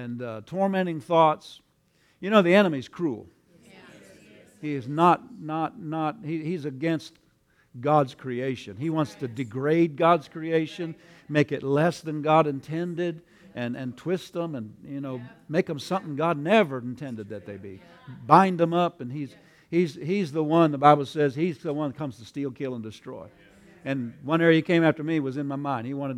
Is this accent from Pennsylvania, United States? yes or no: yes; Pennsylvania, United States; I grew up in Pennsylvania on a farm, and my parents were Mennonites. And I was, of course, Mennonite